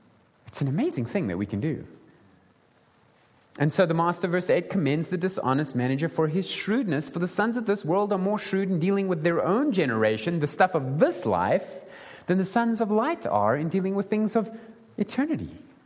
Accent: South Africa; I'm South African, and we're going to go somewhere in the world

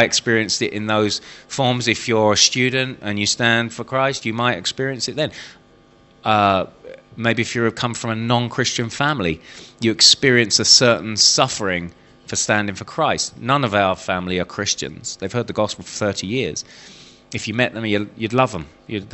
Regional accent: Eltham, London, United Kingdom; born there; I was born in Eltham, South London.

